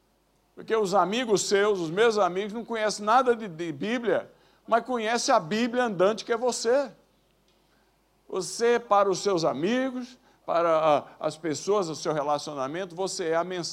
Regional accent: São Paulo, Brazil; moved away; Numa cidade muito rica no meu país de origem. E eu disse, mas não é possível, o evangelho é o poder de Deus. E um fracasso desse, aceitei ser pastor naquela cidade. A cidade chama-se Araraquara.

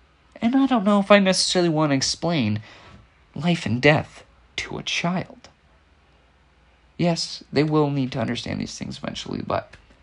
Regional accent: United States; I don't use the metric system. I'm from America.

